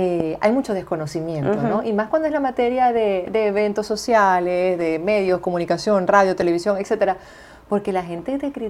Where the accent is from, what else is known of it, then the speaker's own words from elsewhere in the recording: Venezuela; moved away; Yo no fue que llegué de Venezuela